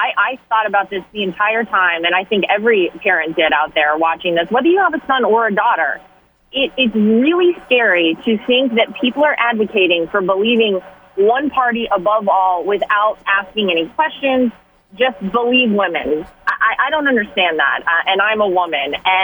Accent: North Carolina, United States; now in New York, United States; I grew up in and was born and raised in North Carolina. And after I moved to New York and Eric and I started dating

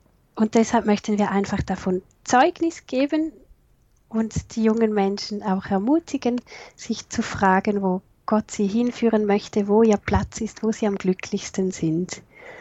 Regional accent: St. Gallen, Switzerland; also born or lived in France; Ich bin Schweizerin, komme aus der Region St. Gallen und bin nach dem Studium 2010 in die Gemeinschaft der Seligpreisungen in Zug angetreten

